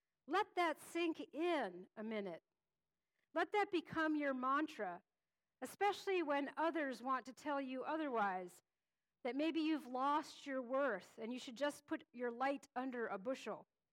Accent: Pennsylvania, United States; Growing up in Pennsylvania, you either rooted for Penn State or Pitt.

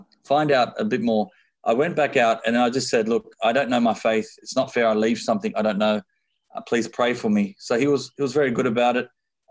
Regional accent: Sydney, New South Wales, Australia; I am born and raised in Sydney, Australia. I have a Lebanese and Colombian background. So my father's born and raised in Colombia, South America. My mother was born and raised in Lebanon.

